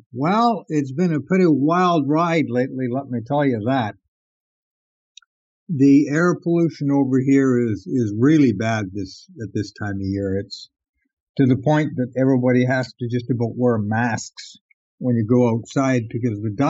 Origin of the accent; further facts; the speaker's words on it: Bangkok, Thailand; I'm from Bangkok, Thailand, so usually it's quite warm this time of year